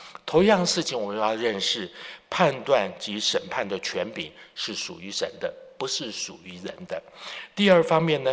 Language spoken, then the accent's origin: Chinese; Taiwan; 我记得小的时候我们在台湾长大，那时候买的米呢常常并不是非常的干净